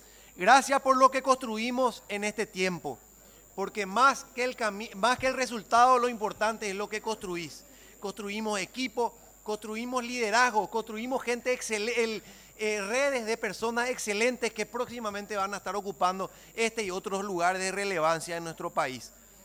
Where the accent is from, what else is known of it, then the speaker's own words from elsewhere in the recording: Paraguay; trabajar incansablemente para construir consensos como paraguayos.